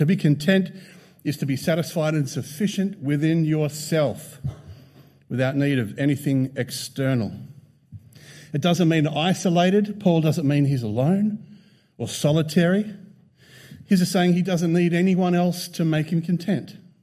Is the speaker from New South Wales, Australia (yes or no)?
yes; Broken Hill, New South Wales, Australia; Up in the sort of top left is Silverton. And I kind of grew up a little past Silverton. And it's one of the most arid areas of Australia.